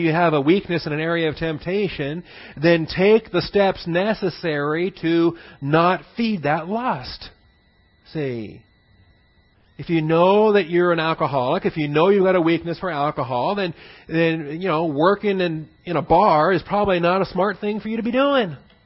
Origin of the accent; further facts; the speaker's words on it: Pacific Northwest, United States; I grew up in the Northwest in a big logging type environment.